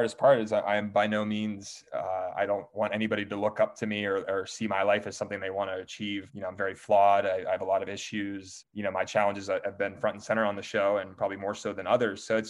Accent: Pittsburgh, Pennsylvania, United States; now in New York City, United States; And, you know, I come from Pittsburgh. I very, you know, lower middle class family, obviously well educated, but I, you know, I'm not supposed to be on Bravo. I'm not supposed to be in New York City doing what I do.

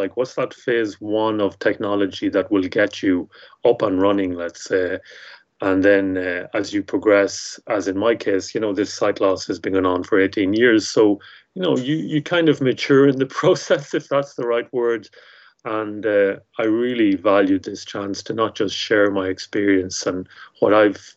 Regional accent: Ireland; now in London, United Kingdom; So I'm Irish, as you can tell by my accent, but I'm based in London and I've been here for many years.

